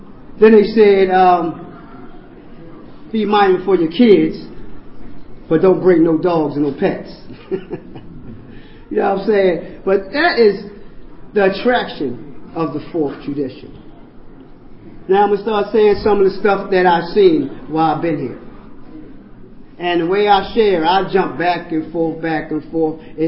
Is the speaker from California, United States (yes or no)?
no; Philadelphia, Pennsylvania, United States; I'm from the Philadelphia area.